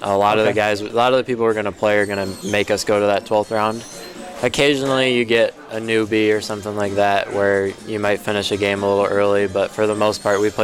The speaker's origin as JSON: {"language": "English", "town": "Olivet", "region": "Michigan", "country": "United States", "tie": "born or raised there", "said": "So I grew up in Olivet, Michigan, home of Olivet College."}